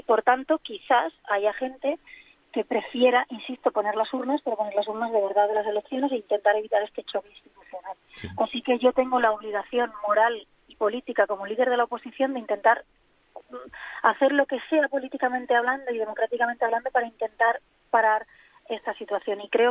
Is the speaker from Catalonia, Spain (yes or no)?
yes; Catalonia, Spain; yo lo que le pido como catalana es que nos defienda